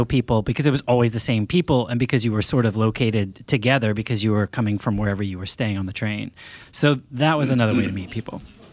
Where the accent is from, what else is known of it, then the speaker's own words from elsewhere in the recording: Maine, United States; part of this is I come from Maine, and that starts in July.